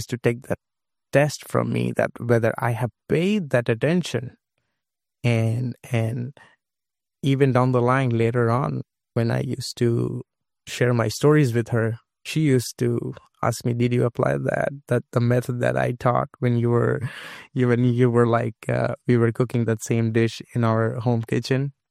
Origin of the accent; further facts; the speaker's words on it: Kolkata, West Bengal, India; English is a second language; First of all, the city that I born and raised is called Calcutta